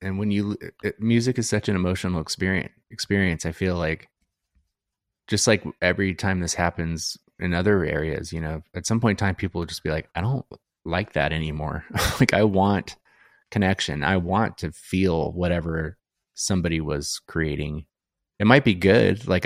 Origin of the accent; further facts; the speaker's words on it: Phoenix, Arizona, United States; I grew up in Phoenix, so playing shows in Phoenix